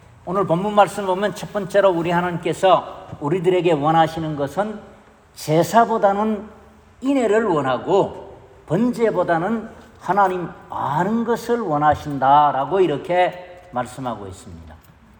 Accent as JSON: {"language": "Korean", "region": "Gyeongsang", "country": "South Korea", "said": "저도 경상도 사람인데 투박하기 이를 데 없습니다."}